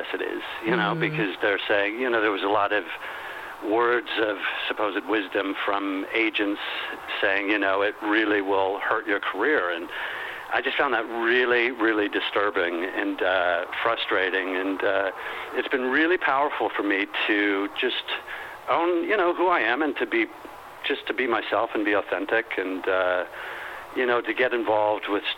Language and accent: English; Canada; now in Los Angeles, United States; because I am Canadian.